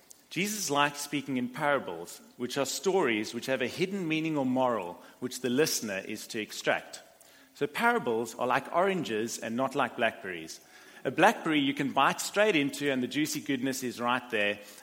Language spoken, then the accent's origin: English; South Africa; Now, growing up in South Africa, I didn't actually have a particularly happy childhood.